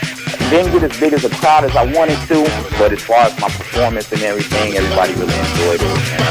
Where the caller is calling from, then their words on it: Riverside, California, United States; I'm calling from Riverside.